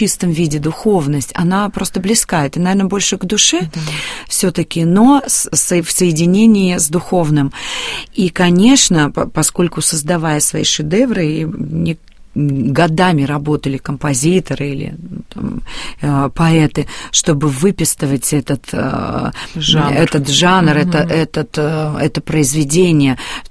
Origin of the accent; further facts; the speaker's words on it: Pskov, Pskov Oblast, Russia; born there; Ну, я родилась в Пскове, и Псков известен своими зодчими